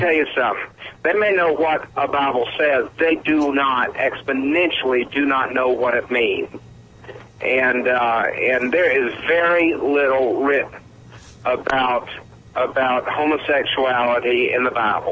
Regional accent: Virginia, United States; Hey, Mike. … I'm from Virginia.

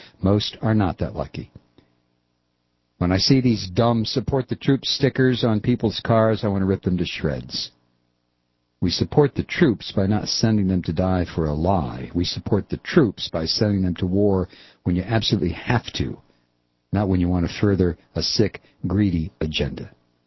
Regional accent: New York City, New York, United States; I saw the towers fall in my hometown, and I felt the need to help.

